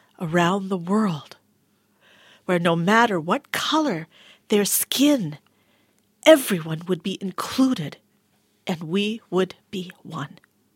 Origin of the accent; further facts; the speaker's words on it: Tanzania; born there; Although both Dad, well, obviously Dad is Indian, so that means I'm Indian too, but both Dad and I were born in Tanzania.